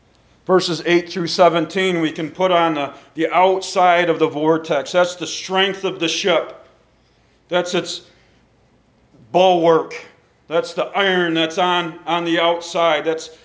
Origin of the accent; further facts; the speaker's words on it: Owego, New York, United States; a picture that my sister painted of Owego, my hometown where Gretchen and I grew up.